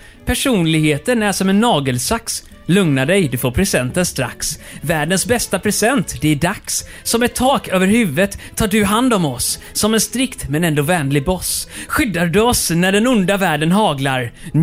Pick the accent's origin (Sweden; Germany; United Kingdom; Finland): Finland; Rovaniemi, Lapland; i Rovaniemi där jag kommer ifrån.